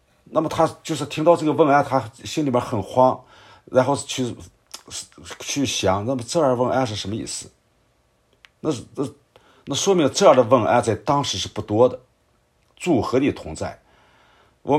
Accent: North China, China; 像北方我们老家以前就是，我记得小的时候

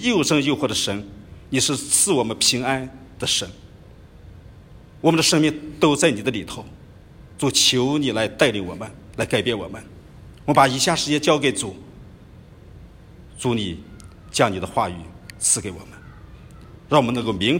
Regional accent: northern China, China; 我呢是出生在北方，中国的北方，是在农村长大的。

